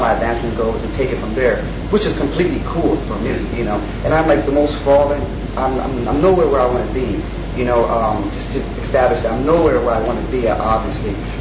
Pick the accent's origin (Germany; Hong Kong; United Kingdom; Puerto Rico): Puerto Rico; The point is, I'm from Puerto Rico